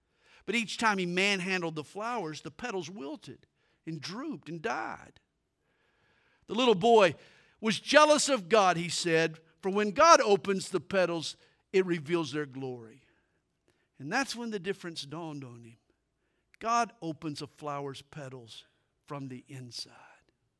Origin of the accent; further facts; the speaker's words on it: United States; But we're also American citizens, and this presents a challenge.